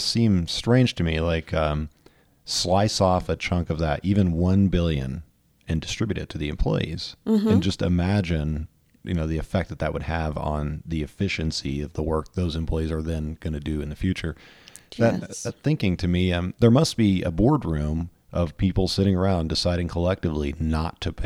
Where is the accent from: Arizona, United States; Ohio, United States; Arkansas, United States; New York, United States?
Arkansas, United States; if only because I'm from Arkansas and I've seen, you know, their international world headquarters is in Bentonville, Arkansas, which is about 40 miles from my parents' house.